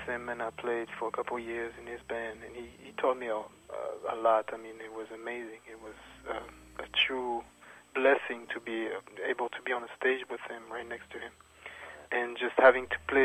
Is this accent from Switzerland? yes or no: yes; Geneva, Switzerland; now in New York, United States; because I'm from Geneva, Switzerland, and I grew up there, started playing music there. I came here in the States, in New York, in 95